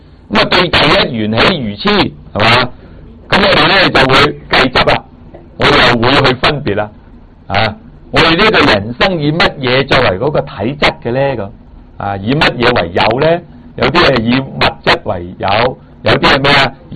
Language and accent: Cantonese; China; 我哋中國人咪咁執咯